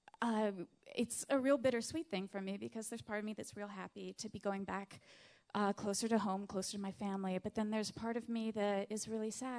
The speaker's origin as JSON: {"language": "English", "town": "Seattle", "region": "Washington", "country": "United States", "said": "I can tell you, I'm from Seattle originally, and they have a really nice library there."}